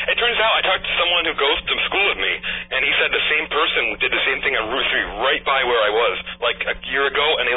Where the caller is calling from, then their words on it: Victoria, British Columbia, Canada; I'm calling from Victoria, BC.